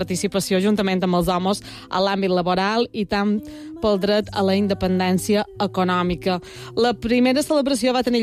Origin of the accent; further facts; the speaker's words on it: Balearic Islands, Spain; els qui som de Mallorca